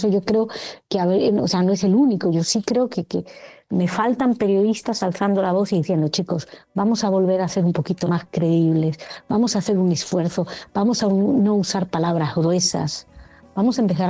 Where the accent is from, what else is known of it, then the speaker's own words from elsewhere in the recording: Spain; pero a mí, como española, me parece indignante.